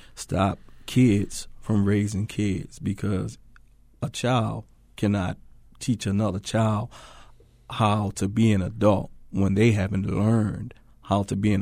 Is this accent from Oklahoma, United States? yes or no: no; Baltimore, Maryland, United States; One of the problems I see in the community growing up in Baltimore City is that the biggest problem I see is that you have a lot of kids raising kids.